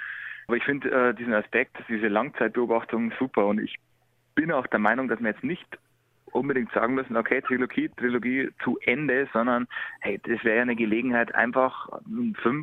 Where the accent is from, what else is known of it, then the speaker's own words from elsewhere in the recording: Hausham, Bavaria, Germany; Dann habe ich mein Heimatort Hausham reingesetzt.